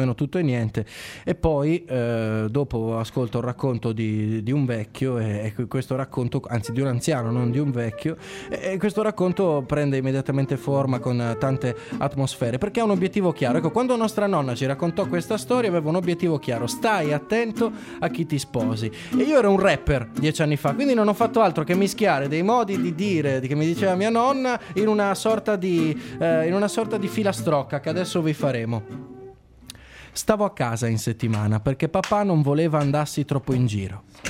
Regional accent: Serramanna, Sardinia, Italy; Io vengo da Serraman, veniamo da quella zona lì che un tempo era chiamata la piccola Parigi, diciamo, per gli interessi culturali, per tutte le cose che accadevano.

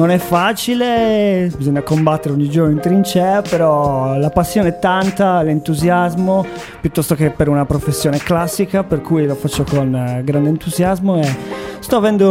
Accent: Sardinia, Italy; io sono sardo, studiato qui a Cagliari.

